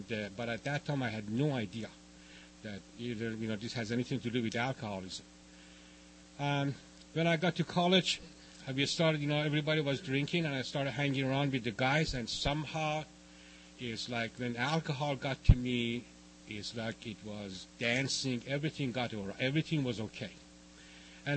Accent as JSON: {"language": "English", "town": "Tehran", "region": "Tehran Province", "country": "Iran", "tie": "born or raised there", "moved": "yes", "said": "So I'm not even from the state of California. And I come from East. And I'm not talking about New York. I was born and raised in Tehran, Iran."}